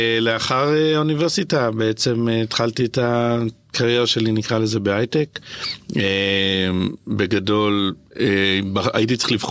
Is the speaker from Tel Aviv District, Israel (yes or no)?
yes; Tel Aviv, Tel Aviv District, Israel; אני תל אביבי, גדלתי פה בתל אביב, משהו כמו קילומטר מאיפה שאנחנו יושבים.